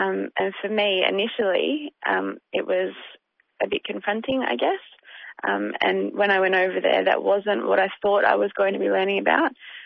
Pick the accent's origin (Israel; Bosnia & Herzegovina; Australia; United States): Australia; Perth, Western Australia; born there; I was born in Perth.